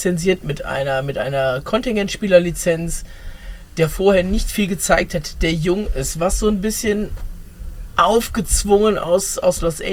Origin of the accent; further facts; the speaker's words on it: Cologne, North Rhine-Westphalia, Germany; als Kölner